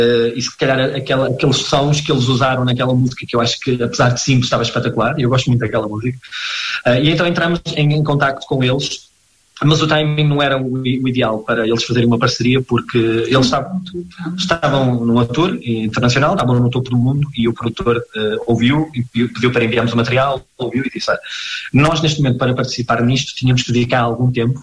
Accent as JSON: {"language": "Portuguese", "country": "Portugal", "said": "porque somos portugueses"}